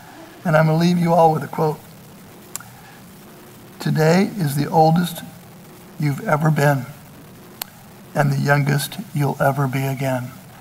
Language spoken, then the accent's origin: English; Argentina; I am from Argentina, full disclosure.